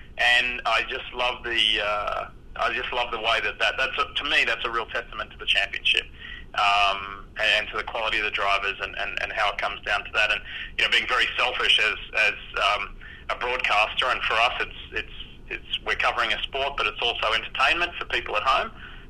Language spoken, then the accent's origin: English; Australia; for me being an Aussie